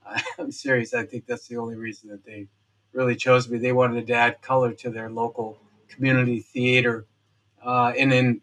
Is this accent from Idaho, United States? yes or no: no; Montana, United States; also born or lived in Wyoming / Nebraska; You know, I grew up in Montana, Wyoming, and Nebraska